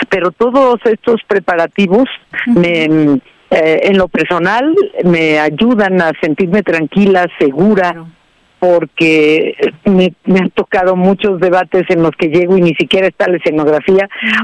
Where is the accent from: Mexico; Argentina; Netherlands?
Mexico; con un compromiso primero como mexicana, como comunicadora.